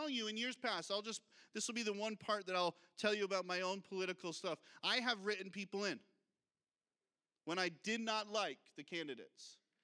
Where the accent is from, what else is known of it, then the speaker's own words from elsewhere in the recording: United States; And I'm sitting back as an American, knowing what's happening in our country